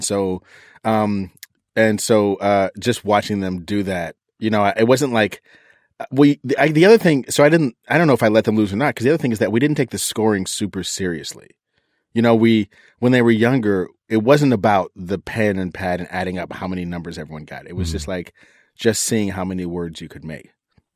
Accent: East Coast, United States; I can relate because I grew up on the East Coast, and I was a huge fan of those when I was a kid.

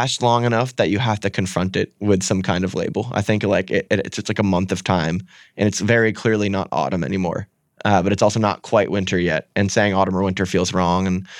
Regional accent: New Hampshire, United States; also born or lived in Vermont; growing up in New Hampshire and Vermont, like driving is such a huge part of it.

